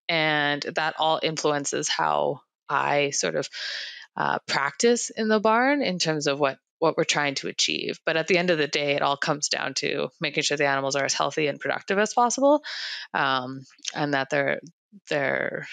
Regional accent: Edmonton, Alberta, Canada; So I'm from Edmonton, Alberta, and I was raised near the University of Alberta. And our family's background is very much sort of urban.

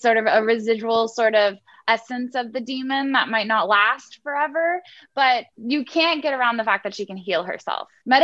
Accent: Houston, Texas, United States; So first off, I'm from Houston. I don't like hurricanes.

